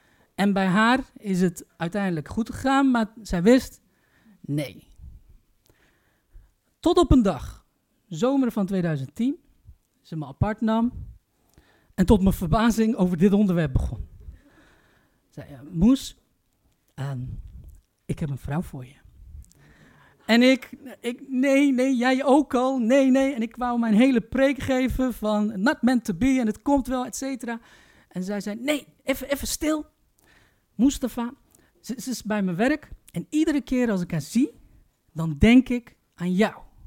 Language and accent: Dutch; Turkey; De eerste is, ik ben Turks. En wij Turken hebben de ultieme blind date uitgevonden